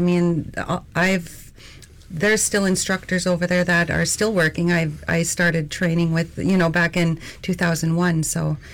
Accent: Nelson Lagoon, Alaska, United States; I'm a chap from Nelson Lagoon.

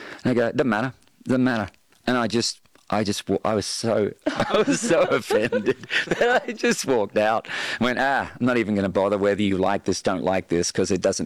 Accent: Australia; now in Nashville, United States; I saw myself as an artist who happens to be from Australia.

